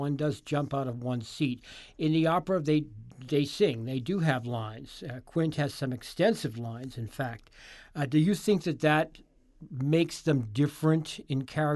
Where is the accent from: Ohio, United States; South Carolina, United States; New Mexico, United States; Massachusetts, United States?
Massachusetts, United States; Lexington; I saw it in a church in my hometown in Lexington, Massachusetts